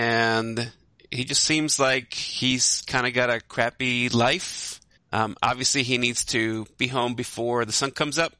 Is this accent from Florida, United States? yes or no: no; New York, United States; So like Travis, you live in LA, so I don't know how it is in LA, but I grew up in New York.